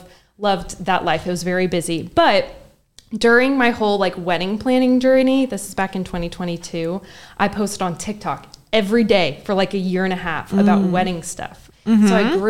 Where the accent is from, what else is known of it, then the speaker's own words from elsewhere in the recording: Memphis, Tennessee, United States; And then Cameron grew up in Chattanooga and I'm from Memphis.